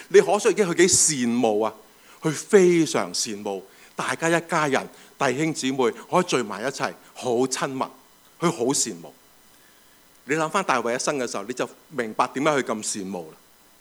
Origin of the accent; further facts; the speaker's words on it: China; 我哋中國人都識講嗰句説話啦嘛